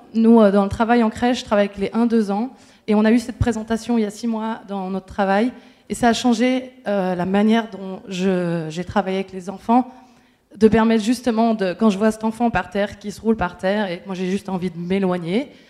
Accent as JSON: {"language": "French", "country": "Switzerland", "said": "je viens de Suisse et je suis très contente d'être ici."}